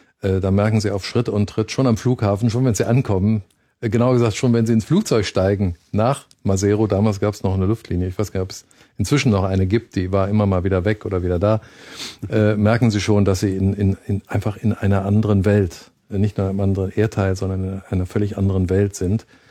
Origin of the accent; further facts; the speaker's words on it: South Africa; moved away; Meine Eltern sind 52 nach Südafrika ausgewandert, haben sich dann später getrennt und ich bin bis 61 in Südafrika zur Schule gegangen und ja, kannte das Land eben als junger Weißer im Apartheid-Südafrika.